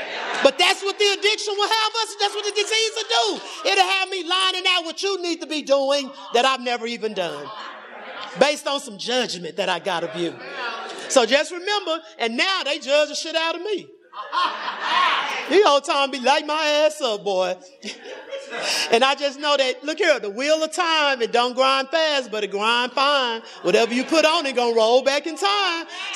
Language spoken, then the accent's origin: English; Lubbock, Texas, United States; You know, I'm from Lubbock. We went to church. We were PK kids, right?